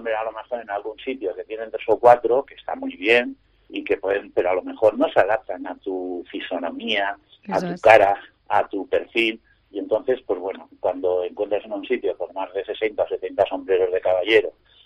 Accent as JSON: {"language": "Spanish", "region": "Valencian Community", "country": "Spain", "said": "somos valencianos, la empresa es valenciana"}